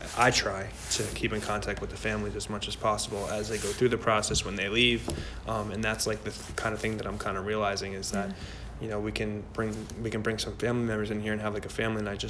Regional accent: Wayne, New Jersey, United States; Yeah, I'm near Patterson. I mean, Wayne, you know, it's like, you know, very, it's pretty suburban

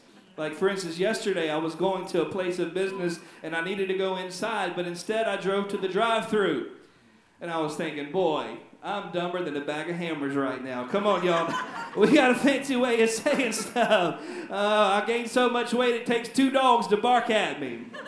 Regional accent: the South, United States; I'm glad I grew up in the South because I get to hear all this stuff.

